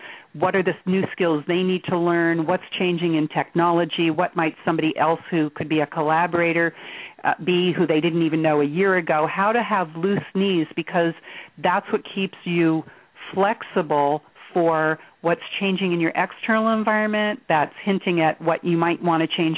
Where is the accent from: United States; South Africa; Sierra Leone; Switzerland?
Switzerland; I grew up in Switzerland, and the way they taught us to ski in Switzerland was